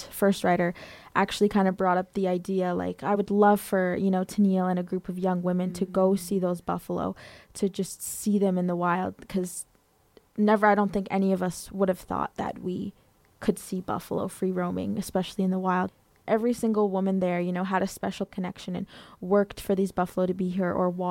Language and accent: English; Alberta, Canada; I am from the Kainai Nation and the Bikani Nation. I'm 16 and I'm currently just a student in high school.